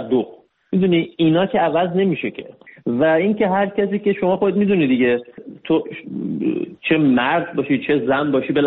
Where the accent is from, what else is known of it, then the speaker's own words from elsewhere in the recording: Iran; آدم نمیتونه توی ایران بزرگ شده باشه در شرایطی که ما بزرگ شدیم. من متولد 1360 هم، یعنی من با توی جنگ بزرگ شدم